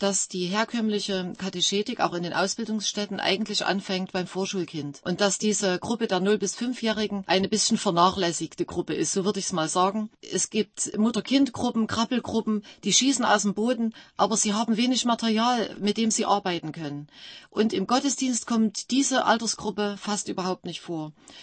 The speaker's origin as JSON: {"language": "German", "country": "Germany", "tie": "born or raised there", "said": "Ich bin in der Diktatur DDR aufgewachsen"}